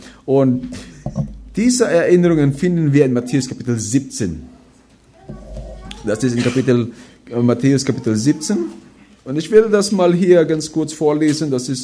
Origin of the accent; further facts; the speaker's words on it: Philippines; German is a second language; moved away as an adult; now in Germany; Ich bin geboren und auch aufgewachsen auf den Philippinen. Kann man sagen, made in the Philippines.